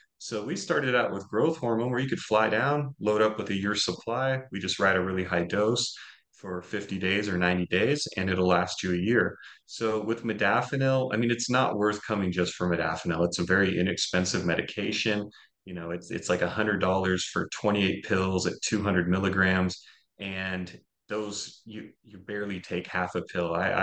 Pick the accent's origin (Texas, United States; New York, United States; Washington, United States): Washington, United States; Seattle; I'm from Seattle. A lot of the tech guys there have been using it.